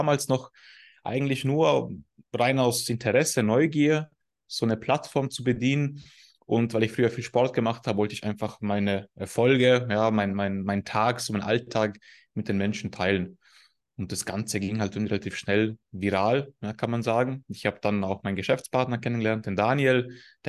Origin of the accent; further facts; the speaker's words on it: Tyrol, Austria; habe meinen Dialekt so ein bisschen abgestellt.